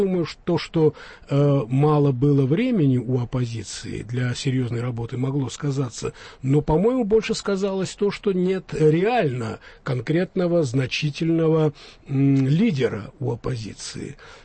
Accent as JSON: {"language": "Russian", "country": "Georgia", "said": "Но в целом я ситуацию представляю как грузин"}